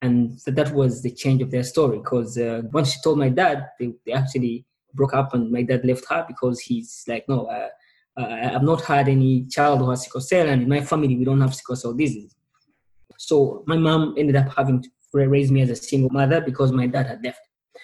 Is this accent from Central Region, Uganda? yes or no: yes; Kampala, Central Region, Uganda; born there; I was born in Kampala, Uganda, a small East African country.